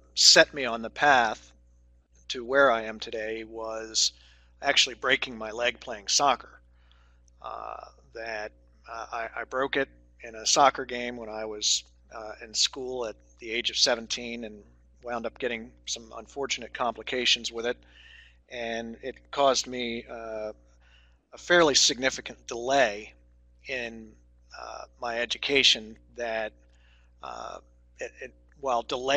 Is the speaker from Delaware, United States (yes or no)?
yes; Wilmington, Delaware, United States; I was born in Wilmington, Delaware. I am one of those rare birds who actually was born in Delaware and stayed here. So I can claim to be a native Delawarean.